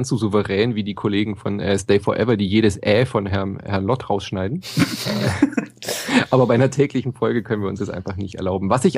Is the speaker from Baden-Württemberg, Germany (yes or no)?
yes; Freiburg, Baden-Württemberg, Germany; Ja, ich bin Freiburger, ich muss.